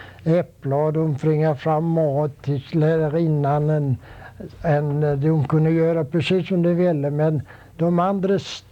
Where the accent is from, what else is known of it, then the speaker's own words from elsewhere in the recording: Sweden; moved away; Ännu när jag var hemma i Sverige förra sommaren.